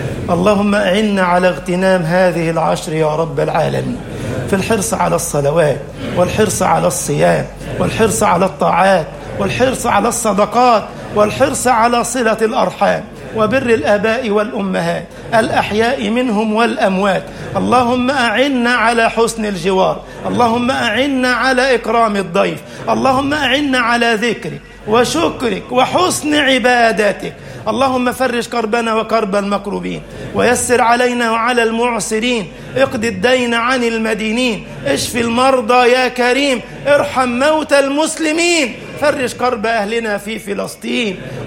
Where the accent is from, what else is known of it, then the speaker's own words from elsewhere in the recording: Egypt; اجعل بلدنا مصر أمنا أمانا، سخاء رخاء